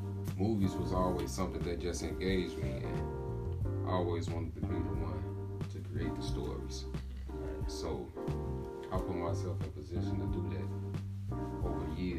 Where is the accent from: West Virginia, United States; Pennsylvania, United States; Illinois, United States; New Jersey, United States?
Illinois, United States; Chicago; I'm from Chicago, born and raised on the west side of Chicago.